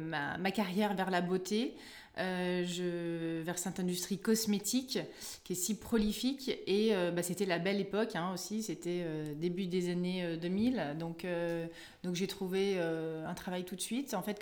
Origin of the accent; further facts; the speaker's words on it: Lyon, Auvergne-Rhône-Alpes, France; Plus spécifiquement du Cantal, donc de Mauriac, qui est la sous-préfecture du Cantal. Et donc moi, j'ai grandi à Lyon parce que mon papa était commissaire de police.